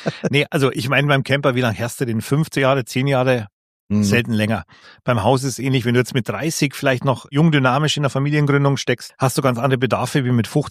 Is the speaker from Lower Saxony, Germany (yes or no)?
no; Bavaria, Germany; Nee, also ich bin ja klassisch am Chiemsee groß geworden und da hast du die Berge vor der Nase, aber auch den See.